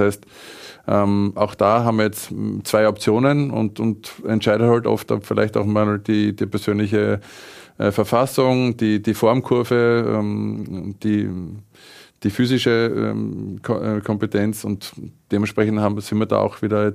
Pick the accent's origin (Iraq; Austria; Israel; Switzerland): Austria; weil wir immer als Österreicher jahrelang nicht mehr nach Deutschland geschielt haben.